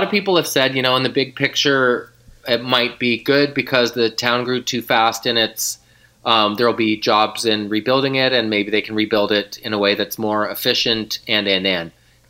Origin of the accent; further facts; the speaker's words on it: Canada; but I'm a husband and father and human being and Canadian.